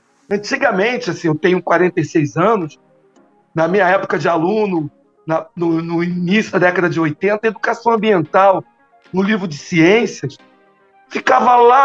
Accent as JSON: {"language": "Portuguese", "region": "Rio de Janeiro", "country": "Brazil", "said": "Eu sou do Rio de Janeiro"}